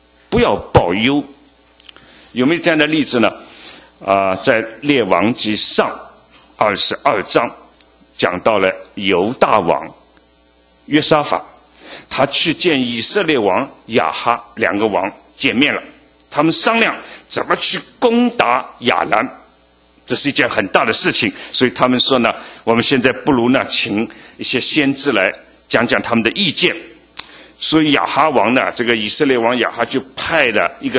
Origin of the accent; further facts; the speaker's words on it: China; 我想大家都知道一句话，我们中国人讲的忠言逆耳